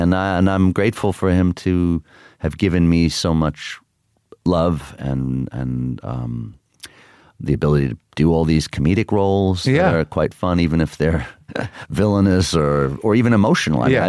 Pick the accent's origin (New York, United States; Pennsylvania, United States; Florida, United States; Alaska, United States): New York, United States; Queens; I think growing up in Queens, it was very important to me not to change in the wrong ways.